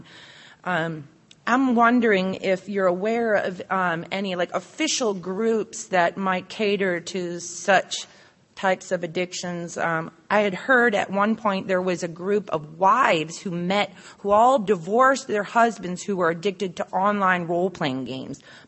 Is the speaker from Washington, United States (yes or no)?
no; Savannah, Georgia, United States; I'm an alcoholic from Savannah, Georgia.